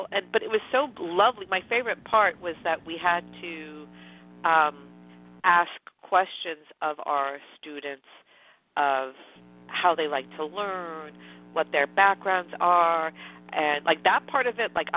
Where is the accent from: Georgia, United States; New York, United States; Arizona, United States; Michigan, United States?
New York, United States; New York City; accent: New York; I speak very fast as a New Yorker, and I speak crazy.